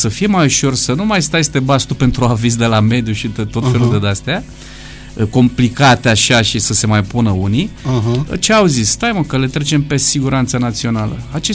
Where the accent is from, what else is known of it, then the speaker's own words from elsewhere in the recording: Romania; Și sunt român.